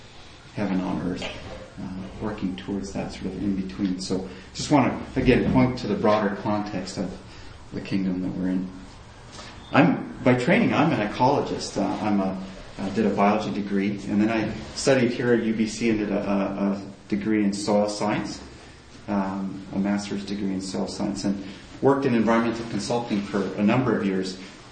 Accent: Nepal; I grew up in Nepal. My parents were, I was a missionary kid, so my parents worked in a remote area in Nepal. It was a 10-hour walk from the closest road

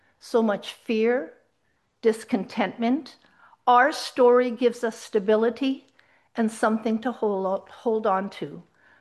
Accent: Abbotsford, British Columbia, Canada; My world, when I grew up in Abbotsford, expanded from the close confines of the church, life at MEI, and Abbotsford, and the value of German school

